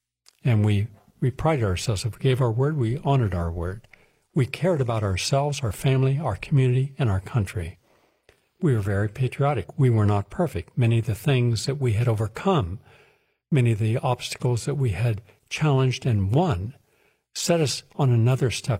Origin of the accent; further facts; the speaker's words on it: Parkersburg, West Virginia, United States; Parkersburg, West Virginia, my hometown, and the person who was a relative worked in that brick factory